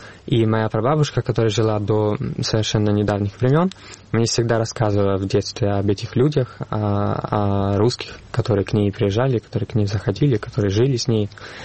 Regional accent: Florence, Tuscany, Italy; Russian is a second language; Как вы знаете, я из Флоренции

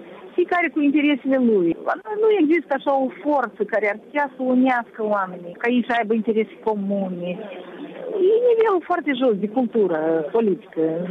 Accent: Moldova; Dar, de o parte, eu vreau să spun că noi suntem slabi. Noi, moldoveni, suntem sl

